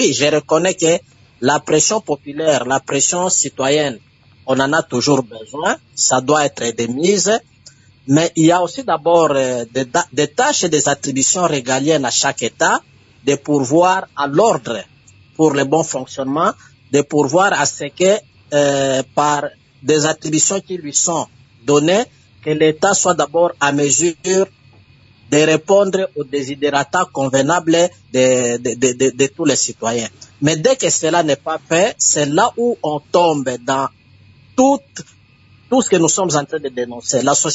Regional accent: DR Congo; chez nous, en République démocratique du Congo

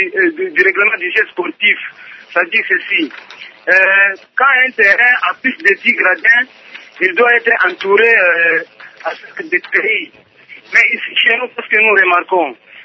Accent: Kolwezi, Lualaba, DR Congo; comme ici chez nous à Kolwezi

